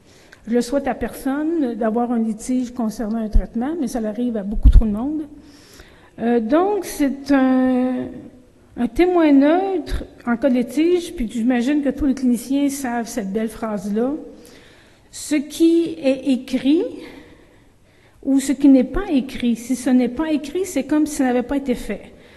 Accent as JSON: {"language": "French", "region": "Quebec", "country": "Canada", "accent": "Québécois", "said": "Je suis capable de parler en anglais, mais j'ai un fort accent québécois."}